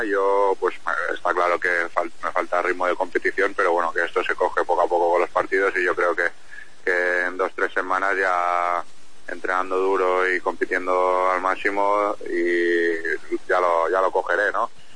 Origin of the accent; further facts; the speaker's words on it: Palma de Mallorca, Balearic Islands, Spain; now in Santander, Spain; soy un chico de mar, ¿no? Porque soy de Palma de Mallorca